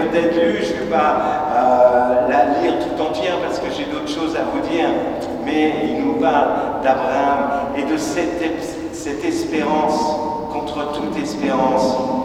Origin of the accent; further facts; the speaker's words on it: Paris, Île-de-France, France; dans ce quartier où j'ai grandi, à Porte-d'Aubervilliers, une petite école de secteur.